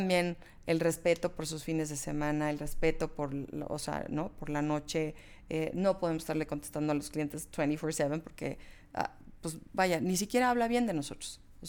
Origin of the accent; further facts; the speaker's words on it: Mexico; Pues somos mexicanas, gorda. Es que es un tema porque, bueno, tú que viviste obviamente fuera, yo que he vivido fuera